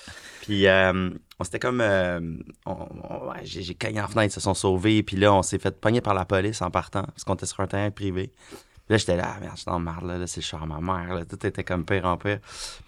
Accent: Quebec, Canada; comme moi d'où je viens, comme la banlieue de Rive-Nord, puis de Montréal

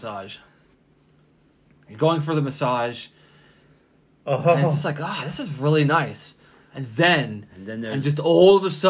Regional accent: Calgary, Alberta, Canada; being born and raised in Calgary, I've seen it.

